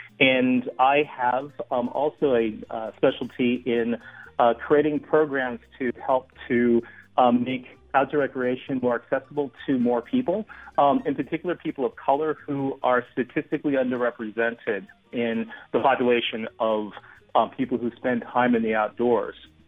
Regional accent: Los Angeles, California, United States; Well, as an African-American myself, having grown up in Los Angeles, I'm originally from California

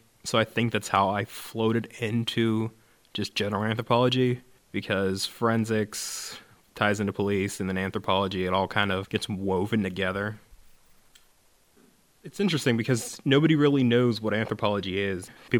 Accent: Pittsburgh, Pennsylvania, United States; born there; My birthday is September 20th, 1993. I was born in Pittsburgh

